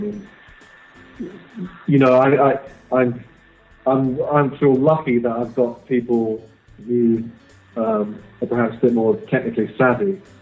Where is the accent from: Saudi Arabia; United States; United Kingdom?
United Kingdom; despite the fact that, you know, we're British.